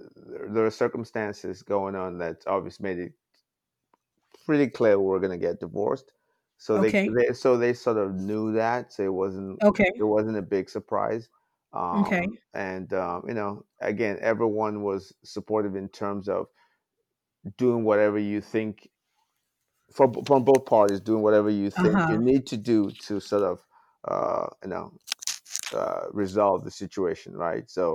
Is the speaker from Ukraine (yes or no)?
no; Nigeria; moved away as an adult; now in West Hartford, United States; I am obviously Nigerian. I moved to the States in 1985.